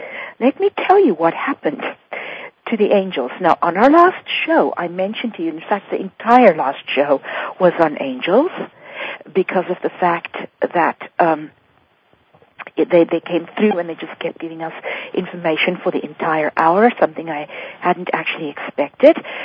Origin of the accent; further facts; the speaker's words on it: Vietnam; also born or lived in Paris, France; I'm from Vietnam and originally raised in Paris